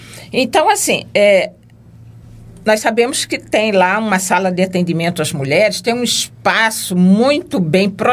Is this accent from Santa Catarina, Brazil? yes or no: no; Mato Grosso, Brazil; Eu considero assim, enquanto matogrossense, uma honra receber um prêmio dessa natureza.